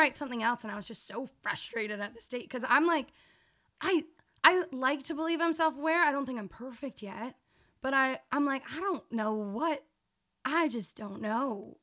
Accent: York, Yorkshire and the Humber, United Kingdom; Oh, I'm from York. My family's from York.

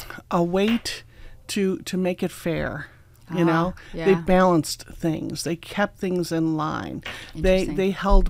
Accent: Midwest, United States; I grew up in the Midwest where mm-hmm. unions are very popular.

